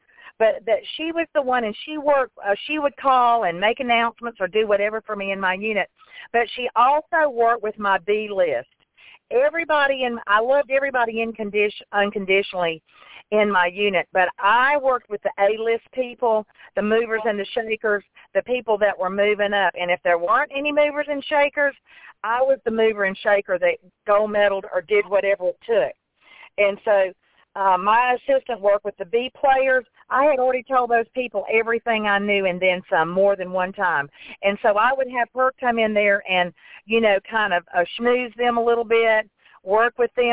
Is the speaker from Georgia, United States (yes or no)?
yes; Georgia, United States; I'm from South Georgia